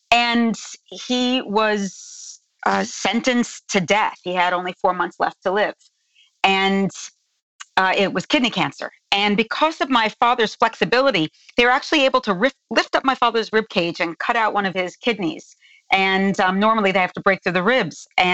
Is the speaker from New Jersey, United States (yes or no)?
yes; New Jersey, United States; And I come from Northern New Jersey, to a real no-nonsense kind of family.